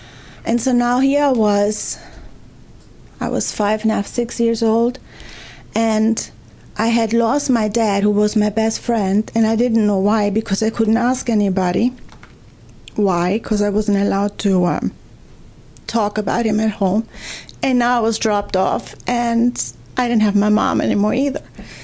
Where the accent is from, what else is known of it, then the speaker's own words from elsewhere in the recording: Germany; I was born and raised in Germany.